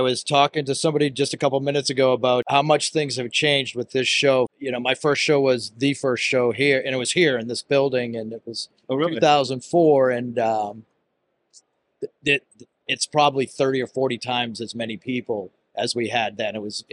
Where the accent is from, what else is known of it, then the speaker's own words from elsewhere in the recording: Boston, Massachusetts, United States; accent: Boston; because I get a lot of heat about my Boston accent.